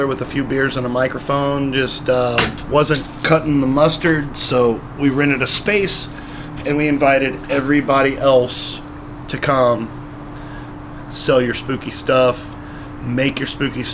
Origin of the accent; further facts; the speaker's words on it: Houston, Texas, United States; So we're two dudes from Houston.